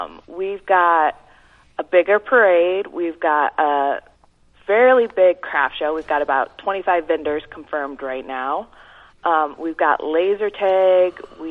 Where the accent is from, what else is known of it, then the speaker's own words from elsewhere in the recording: Algona, Iowa, United States; Oh, well, I grew up in Iowa. I am a native Iowan. I grew up in Algona. So So that's just north of Fort Dodge for anybody that does not know where that is.